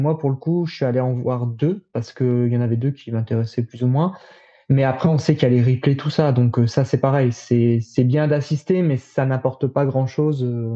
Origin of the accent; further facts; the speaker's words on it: France; on est français, donc on va toujours se plaindre